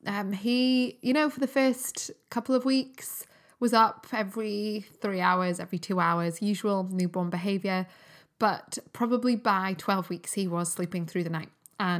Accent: England, United Kingdom; accent: English; because I'm English accent

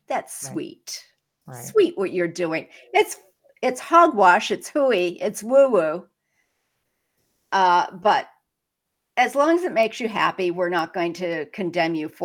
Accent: Whitefield, Maine, United States; I'm from Whitefield, Maine. Who's ever heard of Whitefield, Maine? Is a little less than 2,000 people.

